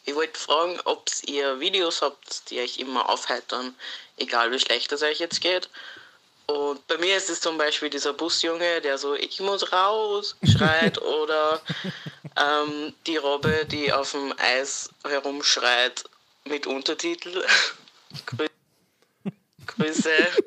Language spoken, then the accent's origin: German; Lower Austria, Austria; Ich bin nicht aus Wien, ich komme aus dem Mossviertel.